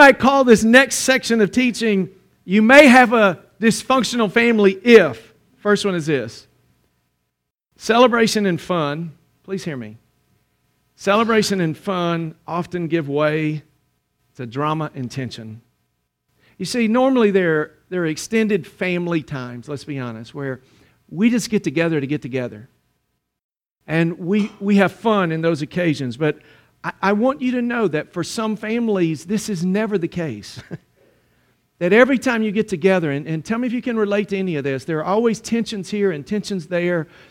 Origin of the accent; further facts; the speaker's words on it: Mississippi, United States; Where I grew up in Mississippi, that was the norm, man.